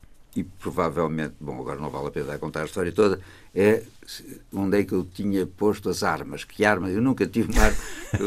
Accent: Portugal; moved away as an adult; also born or lived in Brussels / Paris; quando saí de Portugal, com os tais 20 anos, e fui para Bruxelas

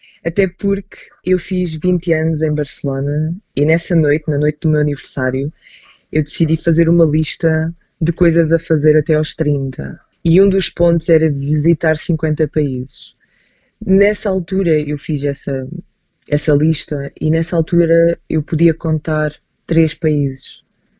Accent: Portugal; eu dizer que sou de Portugal e as pessoas me dizerem que eu falo muito bem português

